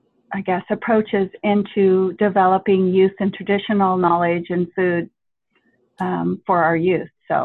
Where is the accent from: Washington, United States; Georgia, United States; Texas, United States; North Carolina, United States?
Washington, United States; Yeah, I'm from Lummi Nation.